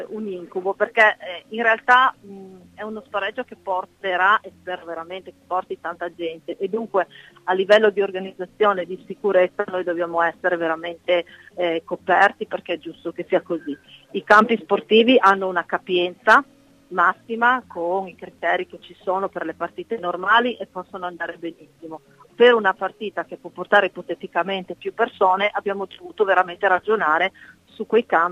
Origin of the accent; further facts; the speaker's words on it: Prato, Tuscany, Italy; non lo faccio per sviolinare, perché è il mio paese